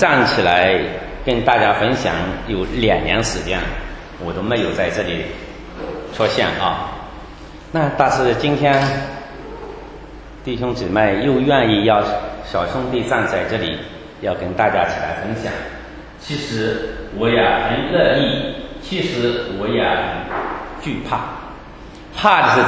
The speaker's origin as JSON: {"language": "Chinese", "region": "Zhejiang", "country": "China", "said": "其实老乡也不是老乡，是我们浙江人，我们大家都说自己老乡嘛"}